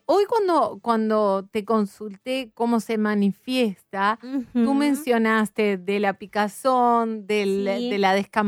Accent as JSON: {"language": "Spanish", "town": "Resistencia", "region": "Chaco", "country": "Argentina", "said": "soy de Resistencia, Chaco, Argentina."}